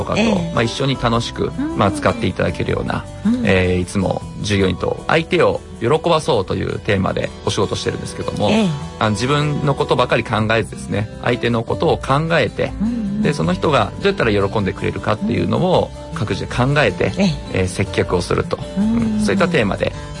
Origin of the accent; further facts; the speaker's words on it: Aichi, Japan; born there; also born or lived in Mie; 愛知県で生まれました。